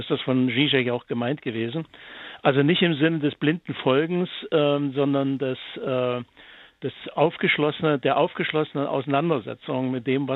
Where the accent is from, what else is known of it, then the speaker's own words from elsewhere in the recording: East Germany, Germany; Wir kommen aus dem Osten, die sechs Musiker genauso wie ich.